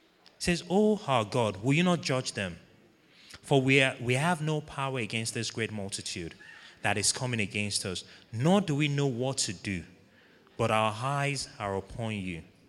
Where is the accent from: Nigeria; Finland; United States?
Nigeria; born there; I mean, I'm Nigerian by birth.